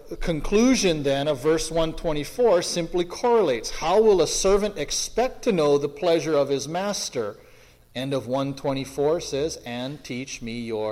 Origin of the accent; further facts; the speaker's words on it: Anahola, Hawaii, United States; it always reminds me of growing up. I grew up in Anahola.